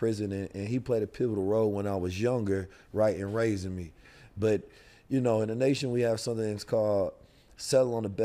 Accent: St. Louis, Missouri, United States; growing up in St. Louis, that's where I really got to understand the struggle of the everyday black man.

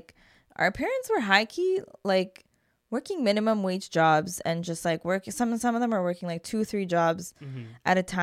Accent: Canada; I was born and raised in Canada

